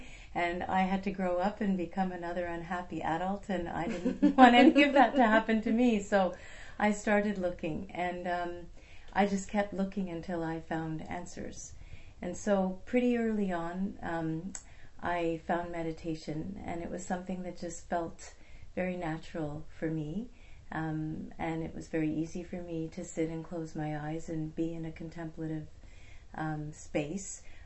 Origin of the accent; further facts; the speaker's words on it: Montreal, Quebec, Canada; I grew up in Montreal, and I graduated from high school and got accepted to an international school out here on Vancouver Island.